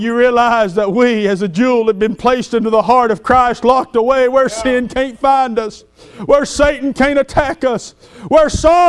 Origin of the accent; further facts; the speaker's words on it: Saluda, North Carolina, United States; And we were peculiar growing up. We was backwards. We was from Saluda.